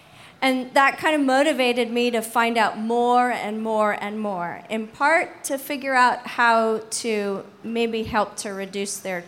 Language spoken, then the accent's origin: English; Canada; So I'm Canadian, eh?